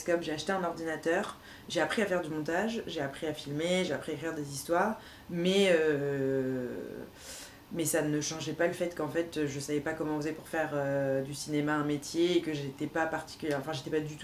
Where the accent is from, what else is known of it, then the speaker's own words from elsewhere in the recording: Reims, Grand Est, France; moved away as an adult; also born or lived in Paris / United States / Turkey; now in Lille, France; Donc je suis née à Reims, j'ai grandi à Reims jusqu'à 19 ans. Et après, je suis partie, j'ai été à Paris pendant plusieurs années.